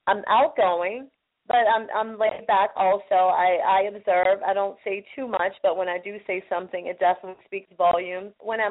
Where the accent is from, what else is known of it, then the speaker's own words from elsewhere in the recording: Aliquippa, Pennsylvania, United States; My daughters, hopefully they are listening too, in my hometown of Aliquippa, PA.